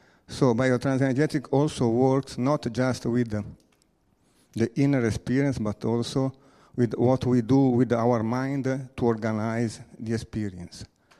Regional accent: Italy; English is a second language; from Italy.

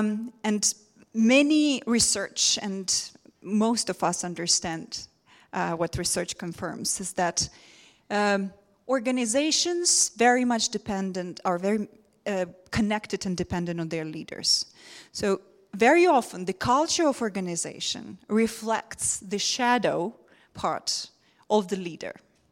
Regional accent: Ukraine; English is a second language; I'm coming from Ukraine

